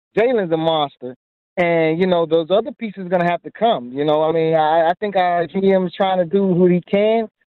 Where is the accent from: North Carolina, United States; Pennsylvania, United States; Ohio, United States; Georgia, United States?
Georgia, United States; Atlanta; You know, we want change in Atlanta. I'm born and raised in Atlanta.